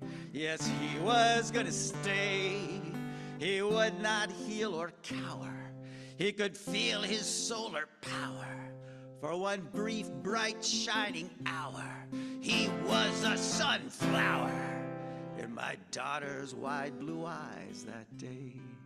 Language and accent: English; New Jersey, United States; I'm from New Jersey. I don't expect too much.